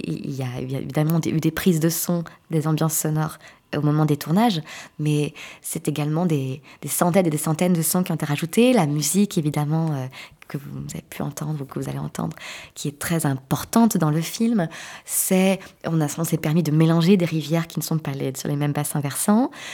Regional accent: Brittany, France; Moi, je viens de la mer. J'ai grandi en Sud-Bretagne.

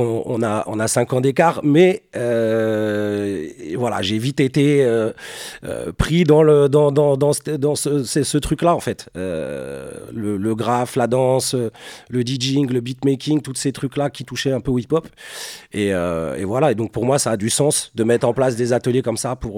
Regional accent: Lille, Hauts-de-France, France; Je viens de Lille, j'ai grandi dans un quartier populaire

